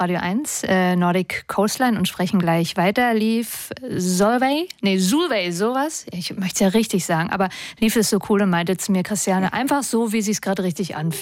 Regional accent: Baden-Württemberg, Germany; wir kommen aus dem Süden von Deutschland, da gibt es den Schwarzwald.

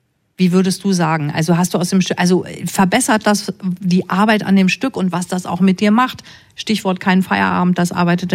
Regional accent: Münster, North Rhine-Westphalia, Germany; aber ich bin ja aus Münster, das ist ein bisschen weiter

